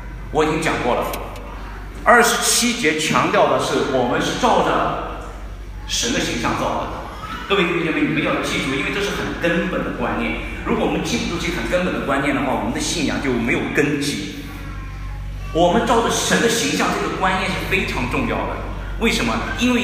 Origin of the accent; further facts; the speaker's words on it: China; 我们中国人就知道说爸爸有钱不代表着你的儿子还有钱